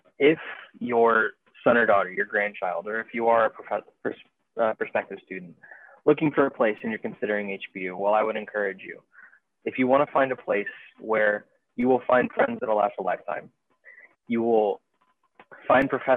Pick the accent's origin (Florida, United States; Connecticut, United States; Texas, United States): Texas, United States; Houston; Well, I'm originally from North Houston, just north of the Kingwood area, for those who would know that area.